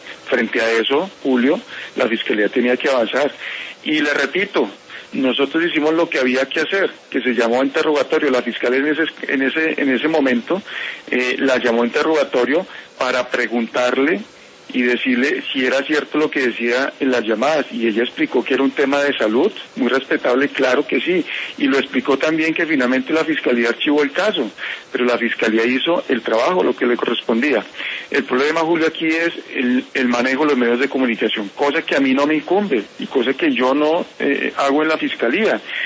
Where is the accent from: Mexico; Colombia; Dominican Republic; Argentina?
Colombia